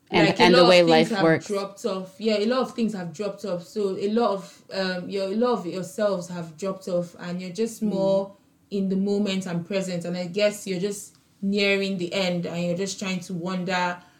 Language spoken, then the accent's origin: English; Nigeria; I was kind of relating it to myself and just being in a Nigerian child in general, where religion is basically part of your upbringing